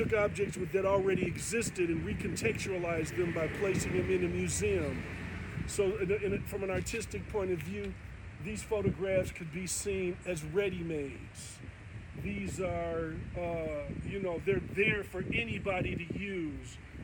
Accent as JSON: {"language": "English", "town": "Chicago", "region": "Illinois", "country": "United States", "said": "I mean, the city, but I also, I'm a Chicagoan as well"}